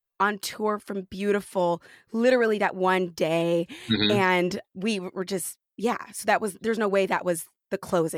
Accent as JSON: {"language": "English", "town": "Fresno", "region": "California", "country": "United States", "said": "And I'm from Fresno."}